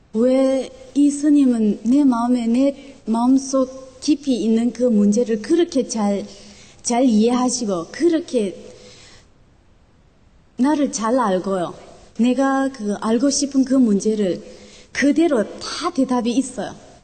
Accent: Busan, South Korea; Korean is a second language; 오늘 저는 내 고향 부산에서 또 이 아름다운 한국말로 가지고 여기서 이렇게 우리 사부님을 이렇게 얘기하니까 정말로 기쁩니다. 여긴 내 고향인데요.

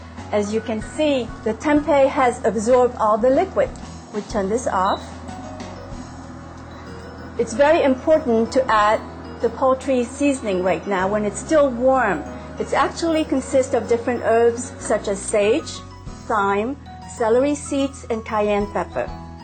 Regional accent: Ohio, United States; I am from Ohio, USA.

